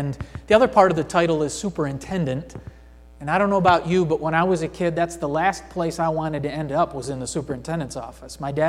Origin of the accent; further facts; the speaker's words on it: New York, United States; I grew up in Central New York. My mom and dad were born and raised in Elmira.